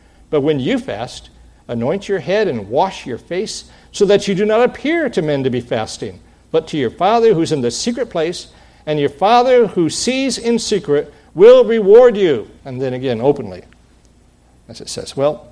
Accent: Michigan, United States; when I was growing up in Michigan and going to elementary school, every Friday that I can remember, we had fish sticks.

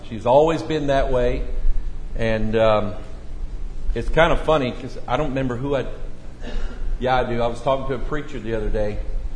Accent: Missouri, United States; I'm 10 Hillsdale. I'm from Missouri."

